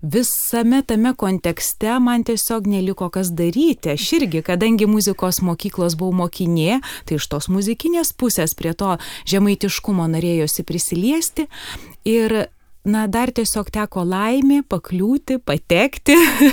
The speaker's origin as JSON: {"language": "Lithuanian", "region": "Samogitia", "country": "Lithuania", "said": "pati esu žemaitė. Ir abu tėveliai mano žemaičiai ir, na, taip jau susiklostė gyvenime, kad ištekėjau už vyro žemaičio ir mūsų šeimoje iki šiol žemaičių kalba"}